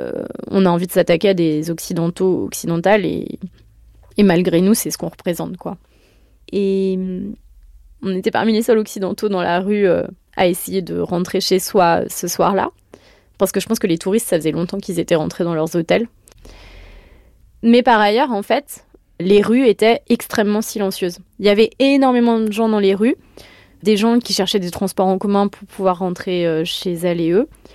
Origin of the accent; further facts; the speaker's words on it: Paris, Île-de-France, France; born there; j'ai 35 ans. Je suis née à Paris et ma mère est française mais d'origine italienne et mon père est né en Turquie. Moi, j'ai juste la nationalité française.